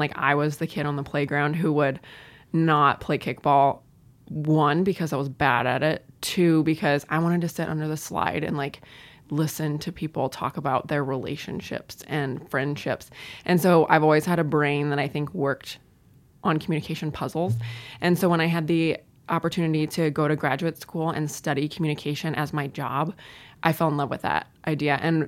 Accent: St. Louis, Missouri, United States; So I grew up in St. Louis.

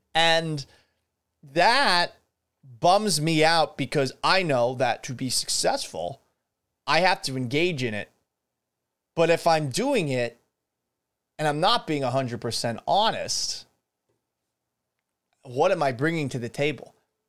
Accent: Massachusetts, United States; also born or lived in Florida; in my nomading across the United States, I grew up in Massachusetts. My parents divorced. I moved with my mom to Florida. My dad and my sister stayed up in Boston.

